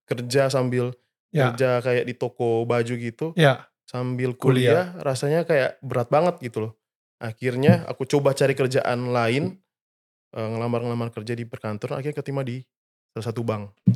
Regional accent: Kotamobagu, North Sulawesi, Indonesia; Daerah aku di Kota Mabau, jadi harus kayak 3-4 jam ke Manado.

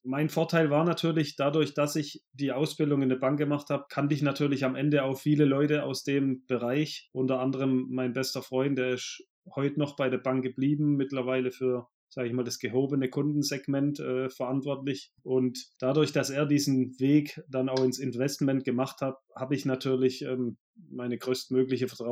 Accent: Baden-Württemberg, Germany; Und ich komme aus dem Schwabenland, da weiß man dann auch, wie man mit weniger klarkommt.

